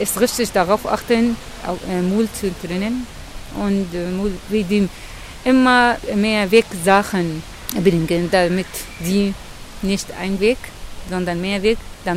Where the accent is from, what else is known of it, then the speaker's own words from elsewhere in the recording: Syria; German is a second language; now in Berlin, Germany; Ja, ist ganz anders. Alles. Nicht nur die, zum Beispiel, auch Zutaten, auch alle. In unserer Heimat hat anderer Geschmack.